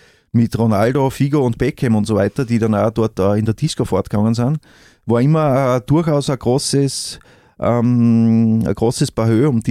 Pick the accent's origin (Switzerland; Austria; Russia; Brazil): Austria; Styria; ich bin ein Steirer. Zwar nur 300 Meter weg von der oberösterreichischen Grenze, aber das macht so einen riesengroßen Unterschied.